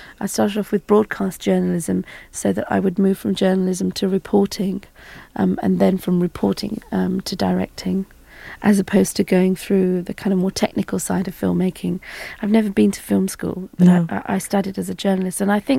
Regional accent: United Kingdom; And I'm British

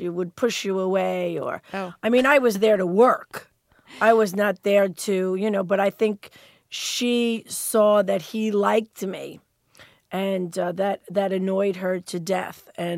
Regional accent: Long Island, New York, United States; the fact that I was from Long Island

